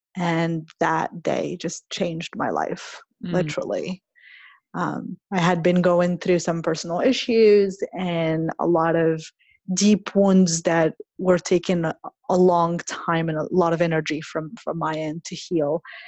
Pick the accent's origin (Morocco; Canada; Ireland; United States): Morocco; moved away; I was born and raised in Morocco. I was brought up as a Muslim.